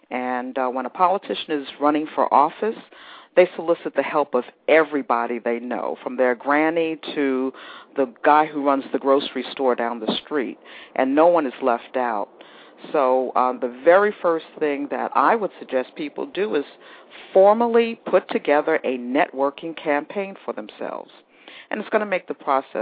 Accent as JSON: {"language": "English", "town": "New York City", "region": "New York", "country": "United States", "tie": "born or raised there", "lives_now": "Atlanta, United States", "said": "Well, I was born in Harlem, New York, and I grew up in Manhattan, Queens, and Brooklyn, but it just wasn't for me."}